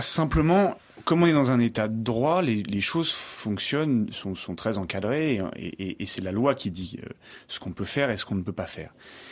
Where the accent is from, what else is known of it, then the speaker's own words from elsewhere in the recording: Brittany, France; je suis moi-même breton et que je viens du Finistère